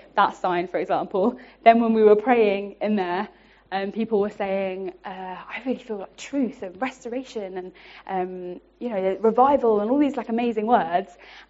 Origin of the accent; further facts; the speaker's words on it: England, United Kingdom; I think us as English people and humans, but especially the English, we check and cross-check and make sure everything's okay before we do anything